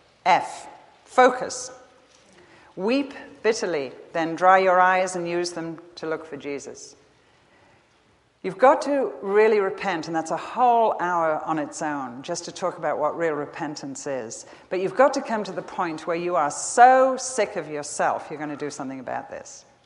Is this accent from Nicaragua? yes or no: no; England, United Kingdom; Actually, she put one more little thing in there because I'm English.